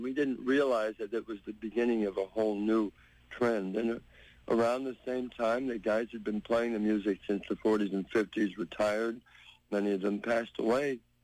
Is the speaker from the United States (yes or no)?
yes; California, United States; I'm from California, so I'm familiar with that scene as well.